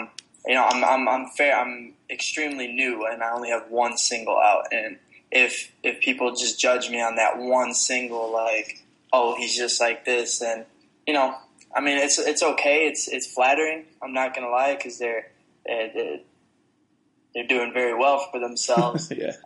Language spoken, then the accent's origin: English; Chicago, Illinois, United States; also born or lived in Paris, France; I was born in Paris, and I was raised there till I was about 6 years old. And we moved back to Chicago, which is where my mother's from.